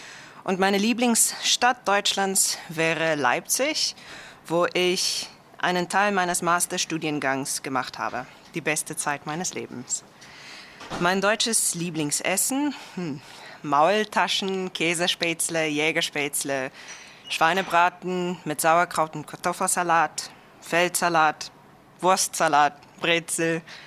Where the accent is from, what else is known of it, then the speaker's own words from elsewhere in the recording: Cape Town, Western Cape, South Africa; born there; first language Afrikaans; German is a second language; ich komme aus Südafrika. Ich bin geboren im Jahr 1986 und zwar in Kapstadt, die schönste Stadt Südafrikas. Im Moment bin ich tätig als Deutschlehrerin an einer Privatschule in Franschhoek, nämlich Bridge House College, wo ich Afrikaans, meine Muttersprache